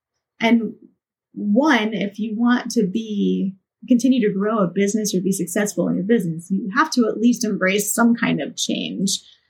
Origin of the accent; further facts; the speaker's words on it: Portland, Oregon, United States; It'll take place in my hometown in Portland, Oregon.